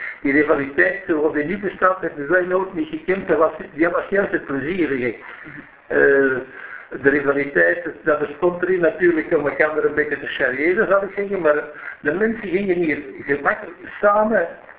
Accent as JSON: {"language": "Dutch", "town": "Gingelom", "region": "Limburg", "country": "Belgium", "tie": "born there", "said": "Ik ben geboren in Gingelom."}